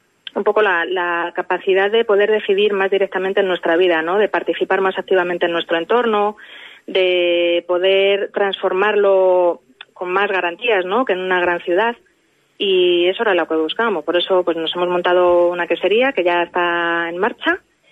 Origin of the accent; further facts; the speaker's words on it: Madrid, Community of Madrid, Spain; moved away; Mi madre nació aquí en Bedemarván y nada, y antes vivíamos en Madrid. Nacimos en Madrid y vivimos hasta el 2016, ¿sí? Que nos animamos a venir aquí.